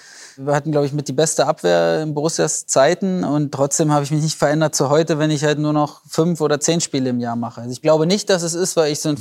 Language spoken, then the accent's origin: German; Hoyerswerda, Saxony, Germany; now in Düsseldorf, Germany; ich habe meine Heimat, mein Zuhause, meine Freunde, meine Familie wohnen halt alle in Hoyerswerda und Umgebung. Und das ist immer mein Zuhause. Also natürlich bin ich jetzt hier am Niederrhein ewig. Und Gladbach, Düsseldorf, wo ich auch wohne, sind schon ja dort, wo ich lebe und wo ich mich sehr wohl fühle.